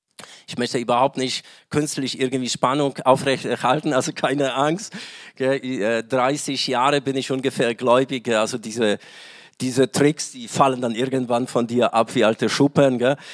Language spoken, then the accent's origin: German; Poland; German is a second language; now in Germany; Ich komme ursprünglich aus Polen. Nicht aus der schönen Schweiz, wie manche denken, nicht aus Frankreich, wie viele denken, nicht aus Amerika, wie manche denken. In den 25 Jahren, in denen ich in Deutschland lebe